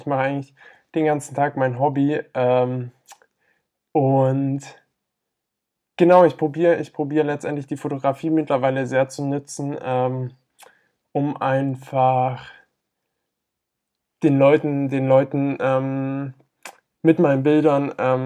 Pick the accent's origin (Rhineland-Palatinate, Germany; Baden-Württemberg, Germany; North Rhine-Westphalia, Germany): Baden-Württemberg, Germany; Friedrichshafen; Ich komme aus Friedrichshafen vom Bodensee, also ganz aus dem Süden Deutschlands. Und genau hier bin ich aufgewachsen